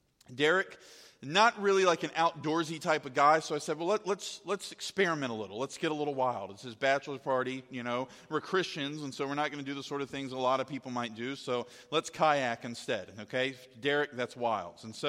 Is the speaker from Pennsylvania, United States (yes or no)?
no; Powhatan, Virginia, United States; also born or lived in Richmond, United States / Lynchburg, United States / Nashville, United States; I grew up in Powhatan, Virginia. I moved to Richmond, Virginia, and then Lynchburg, and then Nashville, and then Seaford.